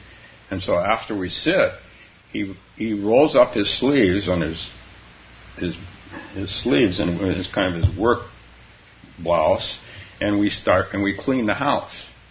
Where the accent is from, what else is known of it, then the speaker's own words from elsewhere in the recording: Palo Alto, California, United States; when he wanted to do a meditation group in my hometown of Palo Alto.